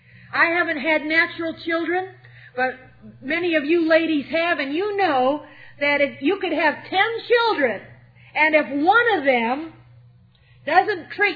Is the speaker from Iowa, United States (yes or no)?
yes; Iowa, United States; Good Thunder, small town too, just like I grew up in Iowa.